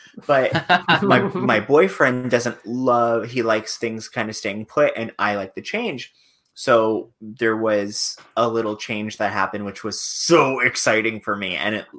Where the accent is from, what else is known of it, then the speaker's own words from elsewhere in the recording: Fort Lauderdale, Florida, United States; accent: New York; also born or lived in Long Island; I was born in Long Island but raised in Fort Lauderdale. Even when I was in Fort Lauderdale, I still considered New York home. I had a New York accent that I got rid of in college.